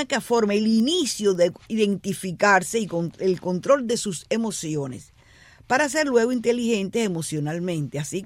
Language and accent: Spanish; Cuba; Yo soy mamá cubana